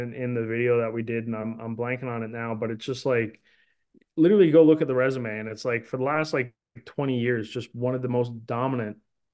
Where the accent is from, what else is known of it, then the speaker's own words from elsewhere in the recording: Clarenville, Newfoundland and Labrador, Canada; what kind of an impact that had on my hometown. Cause like Clarenville, Newfoundland, like, you know, again, small place where you're growing up, right?